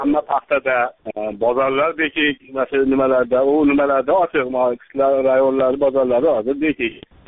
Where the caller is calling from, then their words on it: Andijan, Andijan Region, Uzbekistan; O'zim asli Andijondan telefon qilyapman men.